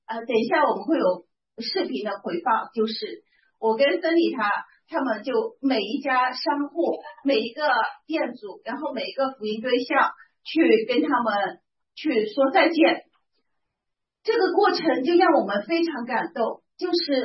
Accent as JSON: {"language": "Chinese", "country": "Canada", "said": "我就告诉他我们是从加拿大来的，我们是短宣队"}